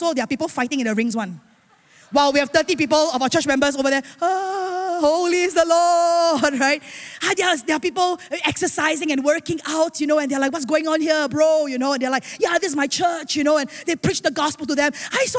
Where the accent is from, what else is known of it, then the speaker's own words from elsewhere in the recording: Singapore; I mean, I'm a Singaporean, you know, raised up in Cornerstone, Singapore with strong convictions